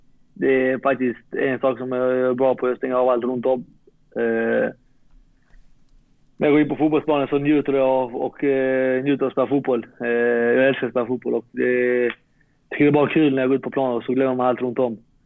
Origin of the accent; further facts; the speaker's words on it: Malmö, Skåne, Sweden; jag är från Malmö, och man har växt upp med att kolla på hans matcher.